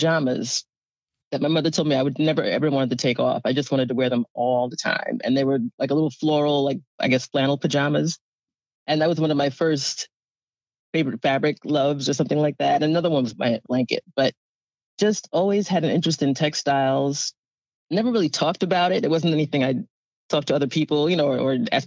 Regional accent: New Jersey, United States; also born or lived in New York City; I was born in New York City, an area called Spanish Harlem. I'm not sure if it's even called Spanish Harlem anymore, but it's uptown. I was born to my parents and my older brother. At age 7, I moved to New Jersey, and I've been there ever since.

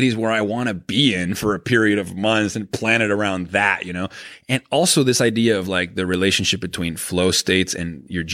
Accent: Venezuela; which is interesting because I grew up in Venezuela and Brain Games had a lot of success in South America.

